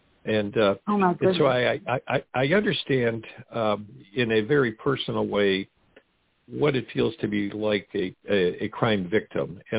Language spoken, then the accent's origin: English; Detroit, Michigan, United States; born there; Okay, well, I was born in Detroit, Michigan in 1947.